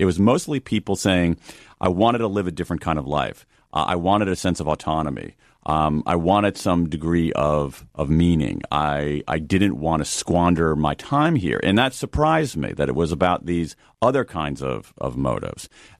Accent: Midwest, United States; because I'm a kid from the Midwest and that's not going to be any kind of economic security.

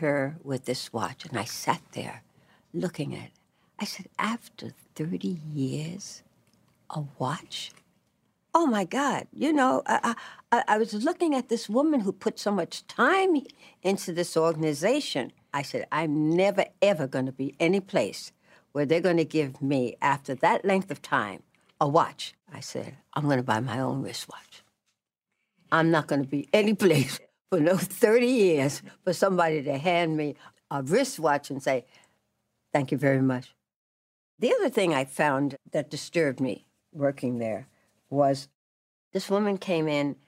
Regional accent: New York, United States; born there; I was born in New York. I think I was born in New York. I don't know, my mother isn't here anymore, so I can't ask her. But I was born in the United States, that I know.

